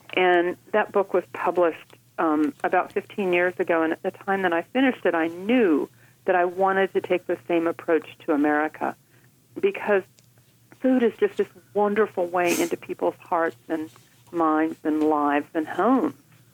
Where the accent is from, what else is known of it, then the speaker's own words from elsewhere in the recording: Midwest, United States; now in New York City, United States; You know, I grew up in the Midwest, and I've spent my entire adult life in New York City.